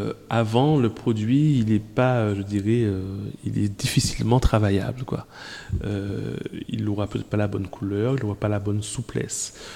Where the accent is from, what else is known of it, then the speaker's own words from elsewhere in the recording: Martinique, France; Même chez nous, en Martinique, on a des attaques qui sont toujours à découvrir